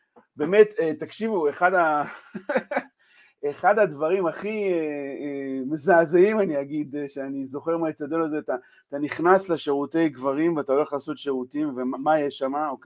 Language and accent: Hebrew; Herzliya, Tel Aviv District, Israel; now in Kfar Saba, Israel; אני גדלתי בהרצליה, ואחר כך הגעתי לפה, אבל באמת זה היה אחרי 8 שנים בתל אביב